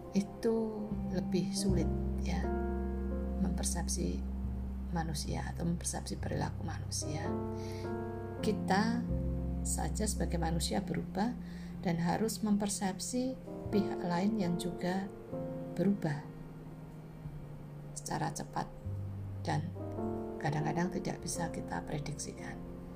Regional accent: Yogyakarta, Special Region of Yogyakarta, Indonesia; Jadi misalnya saya dikenali sebagai orang Jogja.

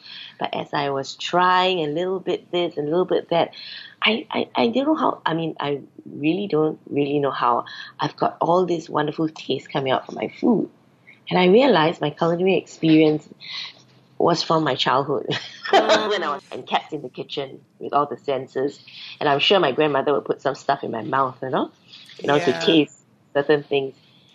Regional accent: Singapore; Yes, I've always lived in Singapore.

